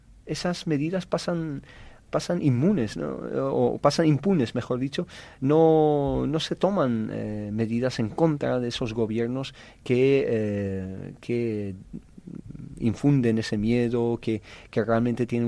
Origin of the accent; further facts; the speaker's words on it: Madrid, Community of Madrid, Spain; En el Ayuntamiento de Madrid, de donde vengo